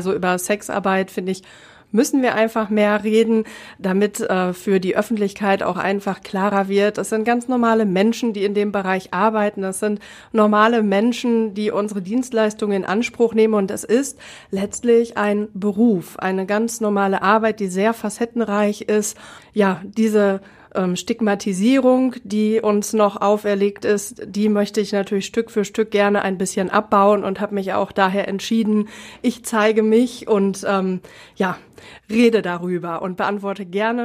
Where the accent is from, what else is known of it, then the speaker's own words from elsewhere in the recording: Bochum, North Rhine-Westphalia, Germany; also born or lived in Marl; Oh, aufgewachsen auch in verschiedenen Städten des Ruhrgebietes. Zunächst in Bochum und danach sind wir in eine kleine Stadt verzogen, nach Mahl.